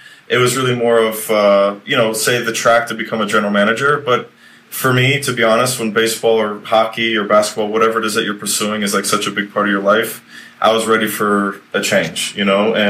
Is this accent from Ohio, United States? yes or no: no; Miami, Florida, United States; I was born and raised here in Miami. I played baseball ever since I was like 4.